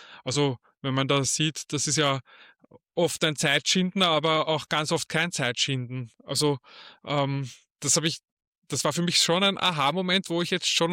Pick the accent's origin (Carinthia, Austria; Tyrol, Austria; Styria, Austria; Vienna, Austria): Vienna, Austria; vor allem als Wiener denke ich mir